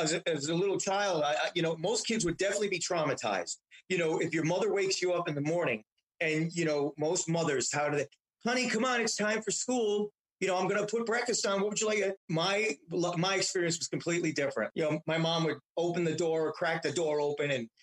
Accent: Astoria, New York, United States; I grew up in Astoria for a few years, and I was all Spanish, Greek

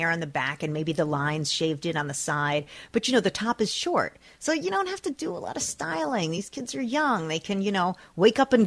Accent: New Jersey, United States; I mean, I grew up in Jersey. There were a lot of mullets.

